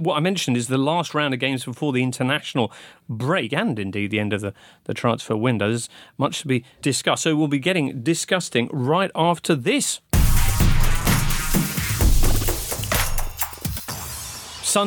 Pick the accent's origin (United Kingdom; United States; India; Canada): United Kingdom; England; But for better or worse, we are English and Wayne is ours.